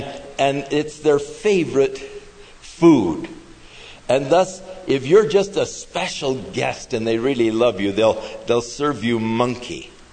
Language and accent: English; California, United States; I was born in California, grew up in California, and I wanted to see the rest of the United States.